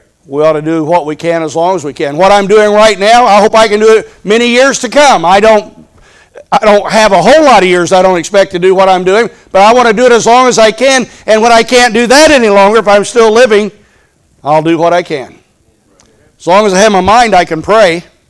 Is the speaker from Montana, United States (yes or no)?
no; Indiana, United States; I'm from Indiana. I know what tornadoes are. I'm not from Tornado Alley like Kansas and Oklahoma and Arkansas and some of those, Texas.